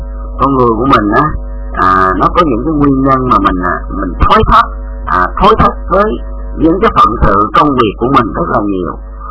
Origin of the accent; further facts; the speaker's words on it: Southeast, Vietnam; also born or lived in Mekong Delta; mình ở sinh ra tại miền Tây, nhưng mà rồi đó là từ nhỏ là mình sống ở tại miền Đông, sống ở tại miền Đông